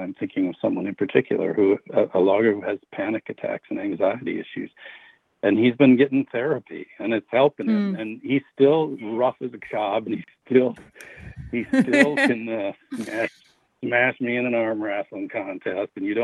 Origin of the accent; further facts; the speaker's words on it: Wisconsin, United States; And I was born in Wisconsin Rapids, but when I was 2 years old, Dad switched careers and bought a farm up in Chippewa County, Wisconsin, north of New Auburn, Wisconsin.